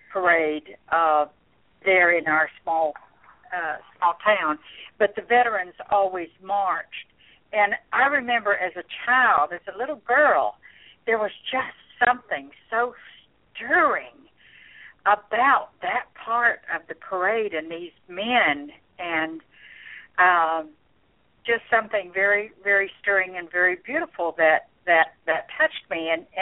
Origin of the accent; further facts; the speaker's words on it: Midwest, United States; You know, my family was not military. I grew up in the Midwest and a very small town.